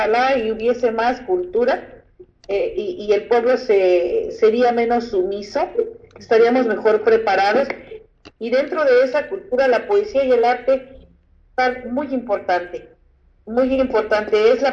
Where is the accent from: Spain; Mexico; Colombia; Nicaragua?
Mexico; nosotros como mexicanos ni siquiera en la patria tenemos esa unidad